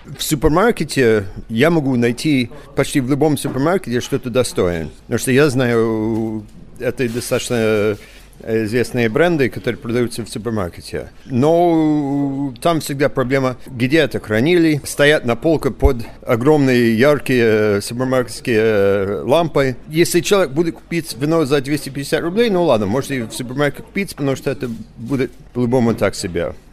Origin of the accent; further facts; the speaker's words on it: United States; now in Russia; Я родом из Америки, я каждый год, когда еду летом к своим родным